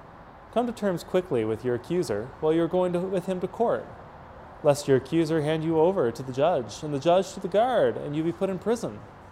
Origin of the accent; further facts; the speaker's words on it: Canada; And since we're Canadian, now I mean nickels, because we don't have pennies anymore